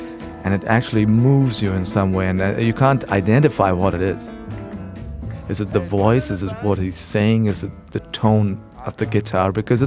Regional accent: Mumbai, Maharashtra, India; I grew up in Mumbai, India. It was Bombay back then.

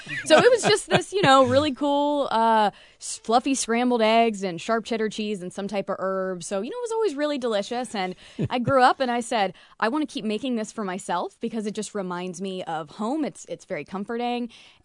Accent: Wilmington, North Carolina, United States; from Wilmington, North Carolina

